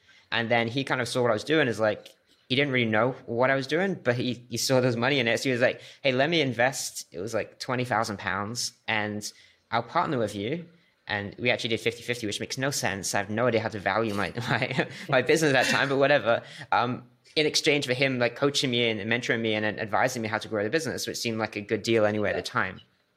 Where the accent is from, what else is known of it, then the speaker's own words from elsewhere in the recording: Corby, East Midlands, United Kingdom; I'm from, my hometown's called Corby. It's like a really boring town. Everyone works in factories, stuff like that in Northamptonshire.